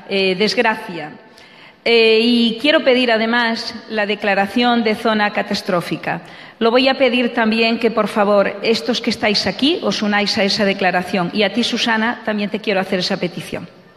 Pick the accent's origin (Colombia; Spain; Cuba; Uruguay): Spain; Galicia; yo, como española, como gallega, como caldelá, como mujer y sobre todo como una ciudadana más